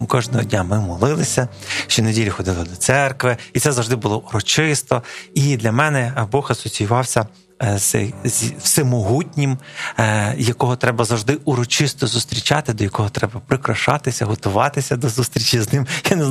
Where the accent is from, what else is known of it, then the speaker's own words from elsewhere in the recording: Lviv, Lviv Oblast, Ukraine; моя мама і я виховувався вже у Львові, досить релігійній такому середовищі.